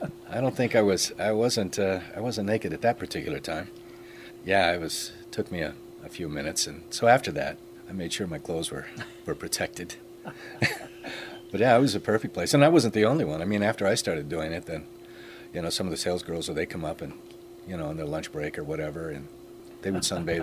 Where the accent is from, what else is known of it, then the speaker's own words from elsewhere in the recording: Ireland; I was going to say the some of the disadvantages of being Irish later probably got us closer together.